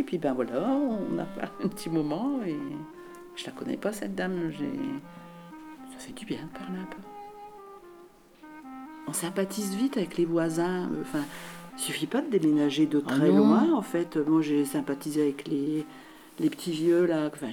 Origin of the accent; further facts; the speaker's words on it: Lens, Hauts-de-France, France; born there; Moi, je suis née. Ah, oui, mes parents étaient habités déjà à Los Angeles. Là, je suis née à Lens, mais j'ai toujours habité Los Angeles depuis 1960.